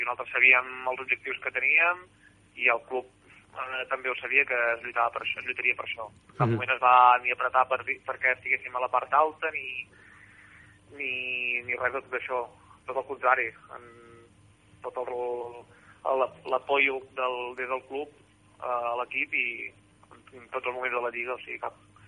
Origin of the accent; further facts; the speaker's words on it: Girona, Catalonia, Spain; Home, com a gironí, com a equip que proper